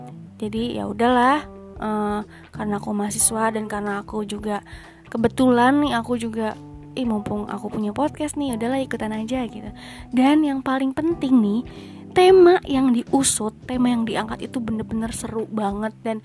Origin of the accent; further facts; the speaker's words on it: Jakarta, Indonesia; born there; now in Bogor, Indonesia; Umurku 20 tahun. Aku seorang perempuan, lahir di Jakarta. Dan saat ini domisilinya tinggalnya itu di daerah Bogor.